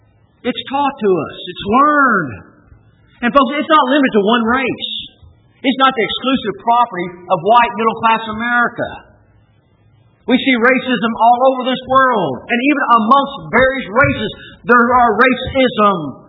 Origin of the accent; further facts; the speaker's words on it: United States; Never should I think that because I'm an American, I'm better than anybody else.